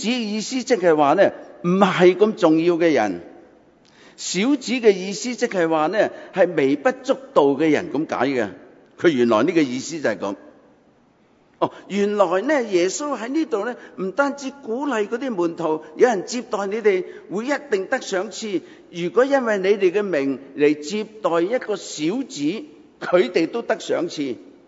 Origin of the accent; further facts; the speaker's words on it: Guangdong, China; also born or lived in Hong Kong; 我以前去菲律宾的时候呢，我是由香港去菲律宾的嘛